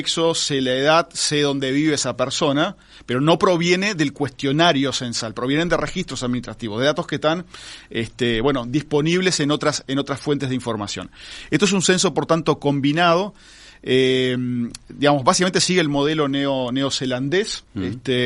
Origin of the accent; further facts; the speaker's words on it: Minas de Corrales, Rivera, Uruguay; voy a poner el ejemplo de mi pueblo en Minas de Corrales